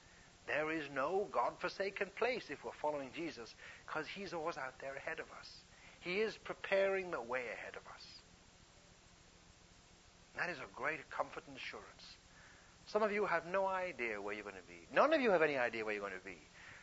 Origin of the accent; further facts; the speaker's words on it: England, United Kingdom; as a young teenager, growing up in England